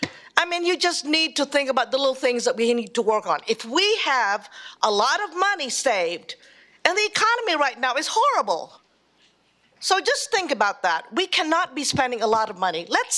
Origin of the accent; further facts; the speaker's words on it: Philippines; I'm from the Philippine Islands. We don't waste anything.